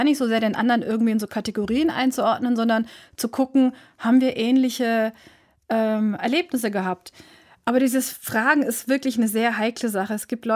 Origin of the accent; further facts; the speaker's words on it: Germany; Also wenn ich auf die Straße gehe oder wenn ich sage, ich bin Deutsche, ich finde, das umfasst so viel.